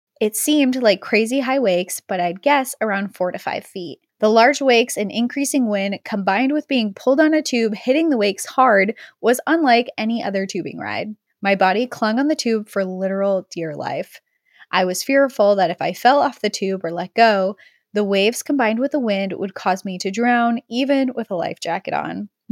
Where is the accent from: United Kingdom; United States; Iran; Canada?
United States; Oregon; For context, I grew up in Southern Oregon and have fond memories of boating and being on the water every summer growing up as a kid.